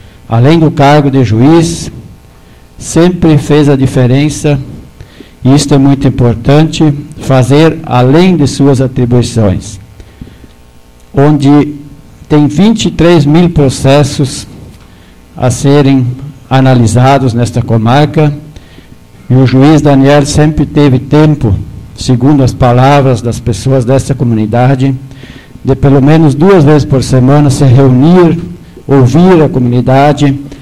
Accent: Agudo, Rio Grande do Sul, Brazil; para nós que somos de Agudo

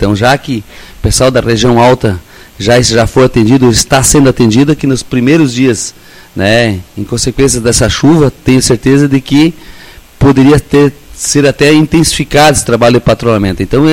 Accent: Brazil; eu sou nascido e criado aqui na Unicão do Espraiado

